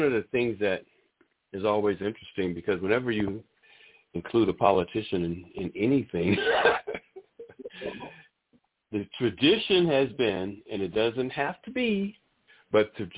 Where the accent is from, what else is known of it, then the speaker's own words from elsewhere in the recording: New Bedford, Massachusetts, United States; I was able to drive down to my hometown of New Bedford, which is about 45 minutes east of Boston, and I went back to my neighborhood, my old neighborhood.